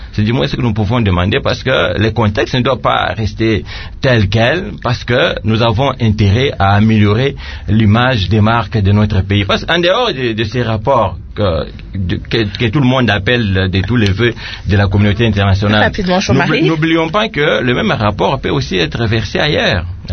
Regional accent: DR Congo; Moi, je pense que c'est de notre responsabilité en tant que Congolais de faire de sorte que des choses pareilles n'arrivent pas.

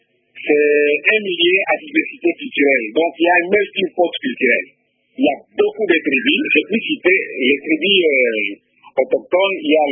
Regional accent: Kasongo, Maniema, DR Congo; on s'appelle tous, nous sommes des Kasongolais. Donc, nous appartenons tous à Kasongo, en dépit de nos petites tribus.

